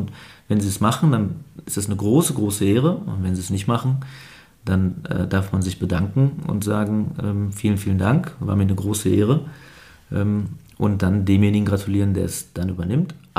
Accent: Aachen, North Rhine-Westphalia, Germany; ich bin ja in Aachen aufgewachsen und bin, da war ich schon 29, nach Herzogenrath gezogen.

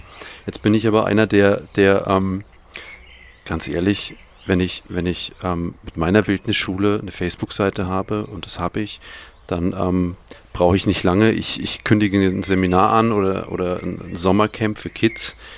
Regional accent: Bavaria, Germany; Ich bin ein Franke, das ist voll schwierig.

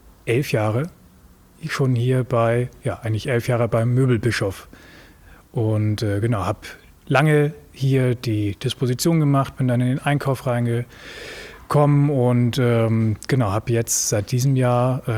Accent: Langenhorn, Schleswig-Holstein, Germany; ganz einfach und komme hier aus Langhorn, wo wir jetzt auch gerade sitzen, in unserem Möbelhaus bei der Bischoff Home Company neuerdings. Bin mittlerweile 30 Jahre alt.

